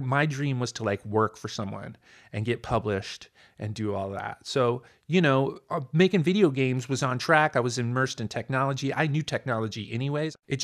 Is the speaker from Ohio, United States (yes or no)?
yes; Ohio, United States; I grew up in Ohio. I grew up in the suburbs.